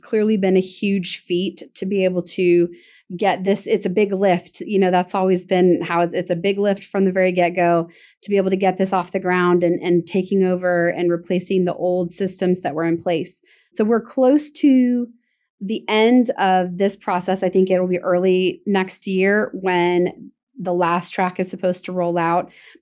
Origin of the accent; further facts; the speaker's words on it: Oklahoma, United States; I grew up in Oklahoma.